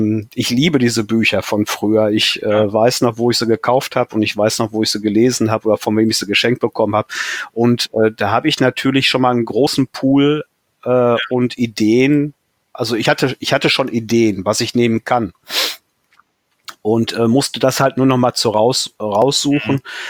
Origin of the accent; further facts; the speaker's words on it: Germany; Ja, das ist Deutschland und meine Heimat